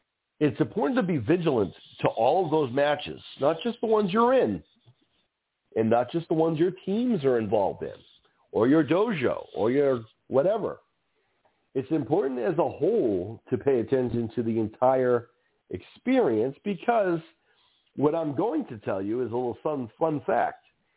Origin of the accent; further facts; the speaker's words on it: Northeast, United States; You meet people who come from all over the place, all over the region. I'm from the Northeast.